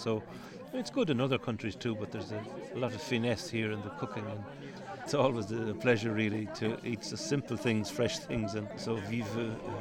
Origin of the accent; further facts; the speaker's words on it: Ireland; also born or lived in Cardiff, United Kingdom; Yeah, I was born in Cardiff, but I grew up in Ireland. I went to school in Ireland.